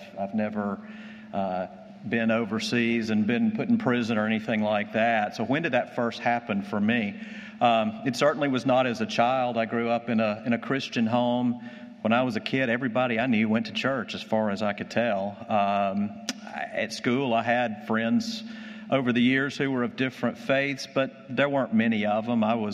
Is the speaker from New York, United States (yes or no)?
no; Alabama, United States; Somebody was talking about, they knew I was from Alabama, they were talking about that at lunch.